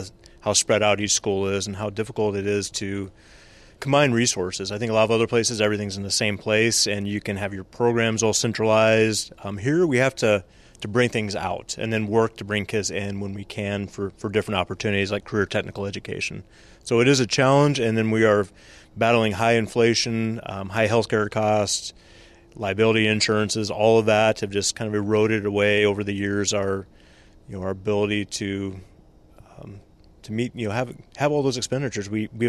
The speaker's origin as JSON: {"language": "English", "region": "Alaska", "country": "United States", "tie": "born or raised there", "said": "And I think that's a difference in the world I think I grew up in Alaska"}